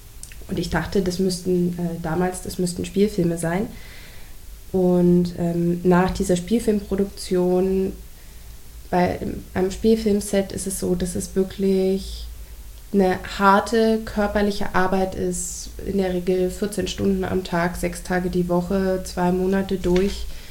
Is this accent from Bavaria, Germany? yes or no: yes; Rednitzhembach, Bavaria, Germany; komme aus Rednitz-Hembach bei Nürnberg. Wir leben da zu viert in einem wunderschönen Häuschen mit einem großen Garten.